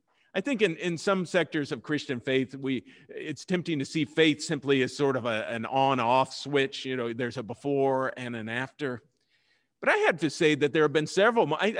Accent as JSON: {"language": "English", "region": "Missouri", "country": "United States", "said": "It's like, you know, I'm originally from Missouri. And we have the slogan, the Show Me State of Missouri."}